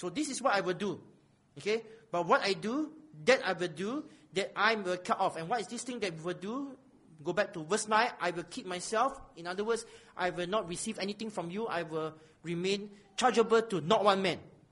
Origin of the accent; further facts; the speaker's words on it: Singapore; Especially we come from Singapore.